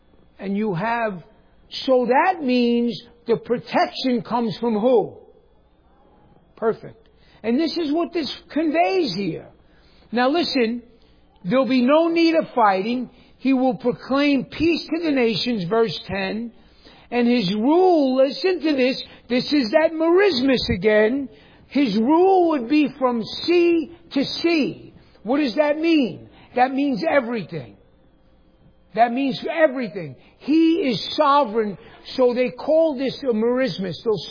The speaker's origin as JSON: {"language": "English", "region": "New York", "country": "United States", "said": "A bow. I'm from New York. I say bow."}